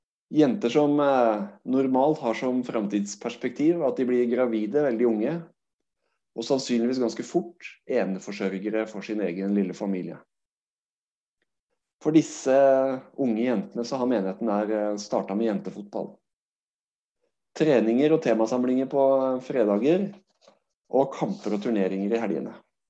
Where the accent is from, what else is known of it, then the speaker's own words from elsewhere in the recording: Drammen, Buskerud, Norway; det er så mange skjebner inne i samme rom, at jeg som norsk mann blir helt overvelda.